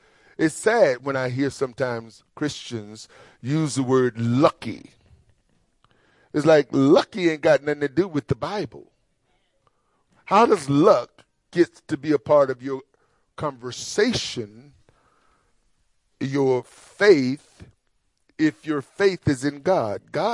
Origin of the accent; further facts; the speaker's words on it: Mississippi, United States; I can't help but go back in my upbringing as a child growing up in Mississippi and being drugged to church.